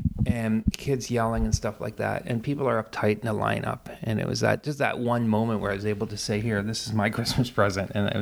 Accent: Canada; I'm French Canadian, right?

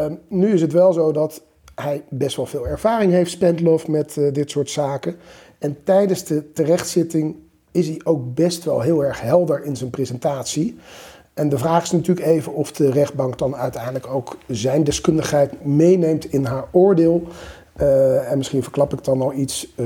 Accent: Netherlands; dat de Belgen iets minder doen aan anonimiseren dan wij als Nederlanders

